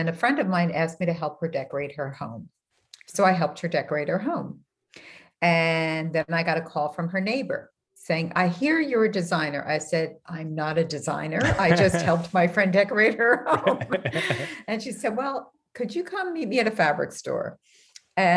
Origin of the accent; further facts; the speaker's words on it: New York, United States; I'm from New York originally, and you know, we're really not known for being patient, right?